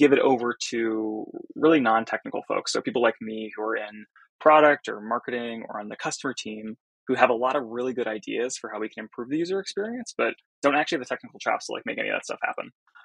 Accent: California, United States; I grew up in Silicon Valley and kind of marinated in that, the ethos of that for too long.

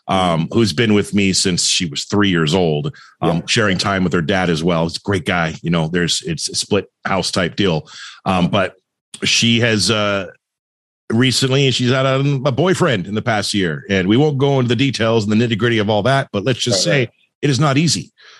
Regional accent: Thousand Oaks, California, United States; I grew up in Thousand Oaks, California.

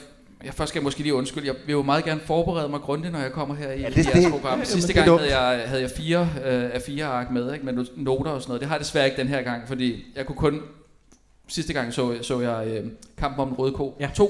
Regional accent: Klampenborg, Capital Region of Denmark, Denmark; Jeg kommer fra Klampenborg.

